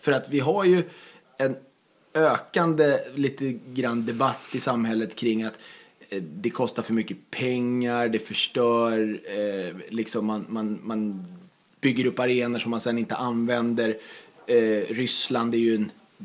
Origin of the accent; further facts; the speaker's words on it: Sweden; Det som svensk som är van vid det här att man beger sig ut till sjöss för att kunna köpa alkohol